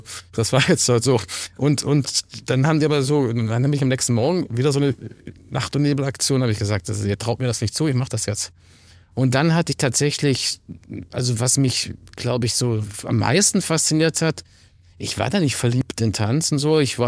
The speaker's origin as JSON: {"language": "German", "town": "Tübingen", "region": "Baden-Württemberg", "country": "Germany", "tie": "born or raised there", "said": "irgendwann ich bin in Tübingen aufgewachsen"}